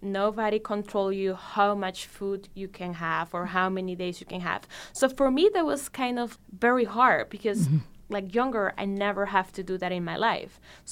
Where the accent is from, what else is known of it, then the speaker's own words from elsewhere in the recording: Caracas, Capital District, Venezuela; I was born in Venezuela mm-hmm. in 1991.